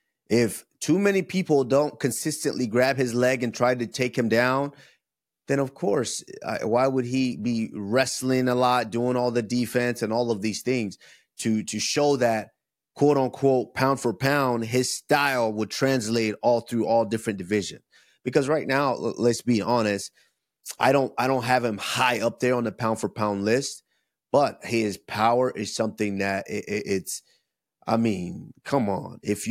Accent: Nigeria

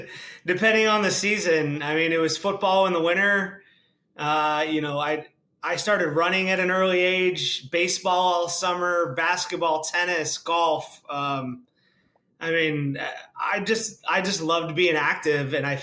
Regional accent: Cleveland, Ohio, United States; born there; So I was born in Cleveland, Ohio.

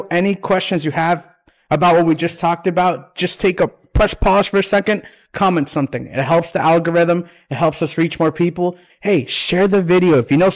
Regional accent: New York City, New York, United States; I'm originally from New York. So New York City

